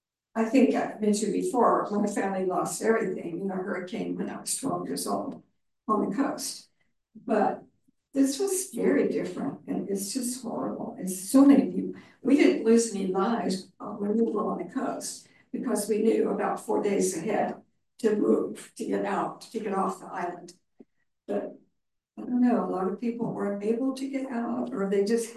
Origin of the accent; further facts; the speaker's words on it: North Carolina, United States; I'm a native from North Carolina, and I have two brothers who are on the coast.